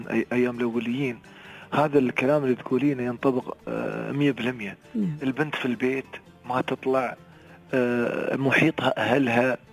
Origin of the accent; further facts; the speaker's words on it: United Arab Emirates; نحن في بلد نعم وبلد خير، فمستوى الدخل عندنا في الإمارات مستوى جيد